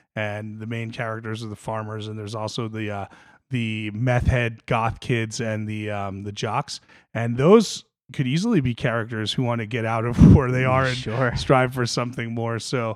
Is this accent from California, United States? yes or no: no; New Jersey, United States; Like, I grew up in North Jersey, so like I'm like kind of periphery around that and everything.